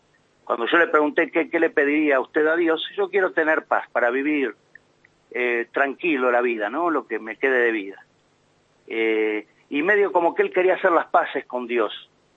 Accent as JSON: {"language": "Spanish", "town": "La Plata", "region": "Buenos Aires Province", "country": "Argentina", "said": "Y yo soy platense, pero estoy en una parroquia en Berisso, es cierto, María Auxiliadora."}